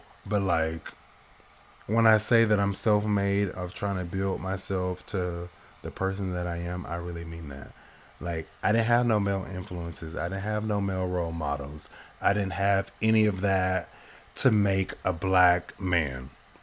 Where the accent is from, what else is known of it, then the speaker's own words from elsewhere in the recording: Portland, Oregon, United States; I'm originally from Portland, Oregon, West Coast, below Washington, above California.